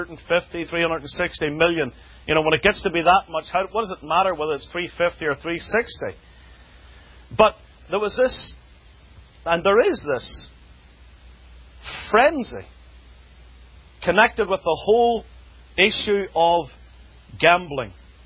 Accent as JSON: {"language": "English", "country": "United Kingdom", "said": "I come from the United Kingdom. It's very hard for me to disguise that when I open my mouth."}